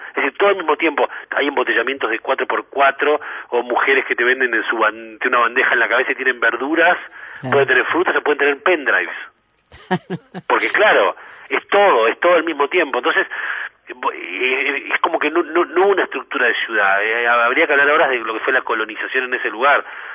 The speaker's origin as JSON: {"language": "Spanish", "country": "Uruguay", "said": "Bueno, nosotros somos de Uruguay."}